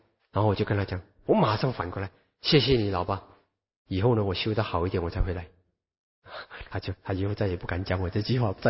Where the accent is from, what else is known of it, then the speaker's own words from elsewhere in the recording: China; 我们中国人的君子报仇十年未晚之类的那种想法会出来。